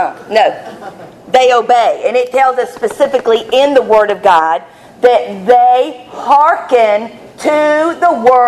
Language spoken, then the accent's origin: English; South Carolina, United States; I'm not from England. I don't speak the vowel and, you know, the rest of that stuff. Amen? I'm from South Carolina. I say hey and y'all.